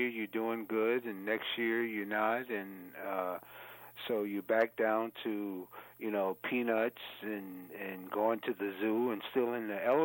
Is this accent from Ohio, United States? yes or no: no; New York, United States; here I am a New Yorker, and I'm pretty liberal